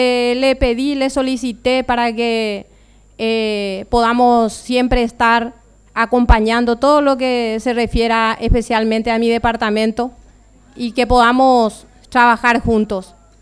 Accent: Chaco, Argentina; Yo no solamente soy conocedora de la situación del Chaco, soy del Chaco, viví desde todo mi linaje son del Chaco

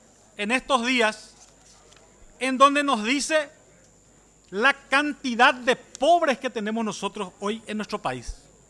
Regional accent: Paraguay; Pero si queremos trabajar, unámonos juntos como paraguayos.

